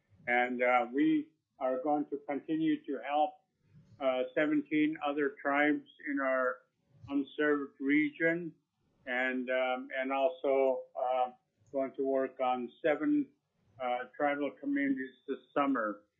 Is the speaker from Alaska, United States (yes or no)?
yes; Akiak, Alaska, United States; I'm from Akiak, Alaska, currently the chief of the community